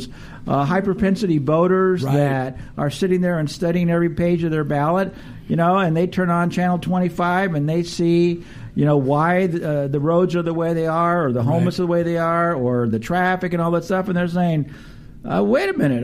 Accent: Los Angeles, California, United States; I grew up here in the valley. You know, I tell people I'm from the land of Lincoln. That was Lincoln Heights. But I moved from Lincoln Heights to North Hollywood and grew up in the valley.

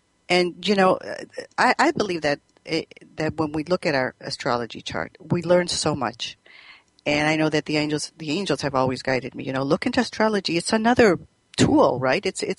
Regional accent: Chicago, Illinois, United States; born there; I was born in Chicago and I feel pulled sometimes to be in Chicago, but I don't know if I wanted to live there.

